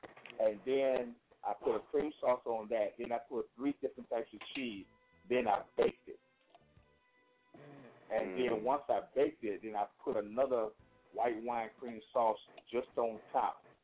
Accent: Baton Rouge, Louisiana, United States; Baton Rouge, Louisiana.

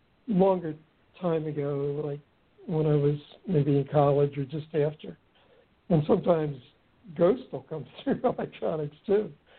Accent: Malvern, Pennsylvania, United States; there's a Chester Springs, which is an area near where I grew up in Malvern.

